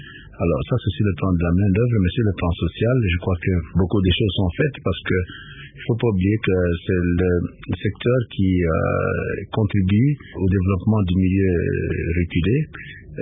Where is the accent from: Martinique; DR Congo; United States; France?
DR Congo; Bandundu; Parce que je viens de la province de Bandundu. Mais il faut dire que de mon territoire d'origine, c'est une savane herbeuse.